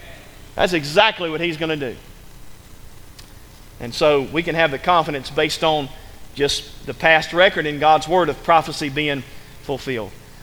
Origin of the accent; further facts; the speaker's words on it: United States; yes, I'm an American, I have white skin, I'm identified